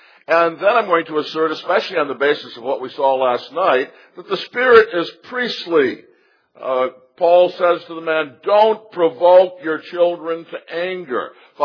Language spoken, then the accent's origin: English; Michigan, United States; if you were hiking along beautiful but cold Lake Superior shoreline in my home state, say in Marquette or someplace like